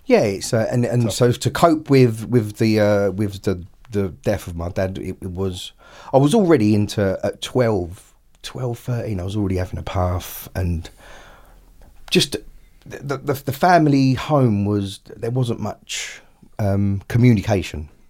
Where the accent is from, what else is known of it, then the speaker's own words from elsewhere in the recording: East End, London, United Kingdom; accent: Cockney; now in Essex, United Kingdom; I'm from around here, not far from here. Yeah, I'm an East End boy. Yeah, went to school in Bethnal Green.